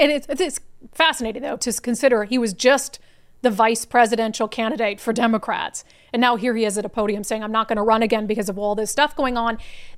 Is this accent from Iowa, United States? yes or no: no; Minnesota, United States; As I said, I am from Minnesota. Lived there for the first 18 years of my life. Almost all of my family, except my sister, live in Minnesota still.